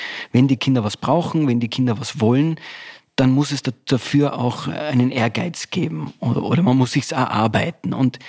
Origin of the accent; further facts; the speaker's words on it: Tyrol, Austria; also born or lived in New York, United States; Weil als Tiroler hast du einen Schmäh, den lernen wir auf der Piste.